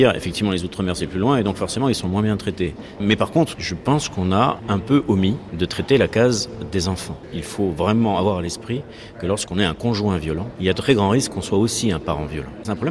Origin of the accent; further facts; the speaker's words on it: New Caledonia; Je viens de la Nouvelle-Calédonie